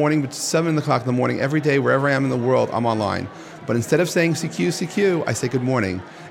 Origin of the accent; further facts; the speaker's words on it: New York, United States; And all I had to say is … from New York.